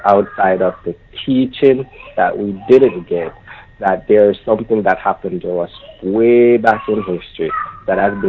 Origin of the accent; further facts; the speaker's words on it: Jamaica; Now, born and raised in Jamaica, what do you think I'm going to do with Gerald if a guy starts to dance with you? If me go to Jamaica right now